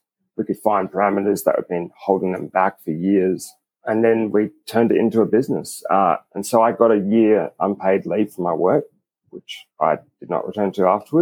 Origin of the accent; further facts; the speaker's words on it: Australia; But for us, being Australian, and it made sense.